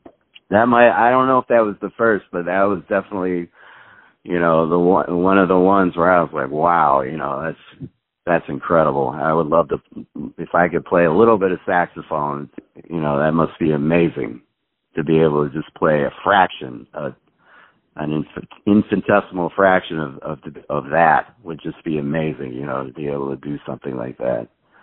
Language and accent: English; Chicago, Illinois, United States; now in New York, United States; I think growing up in Chicago area and that it made me ready for New York as opposed to growing up somewhere else would have been much more of a culture shock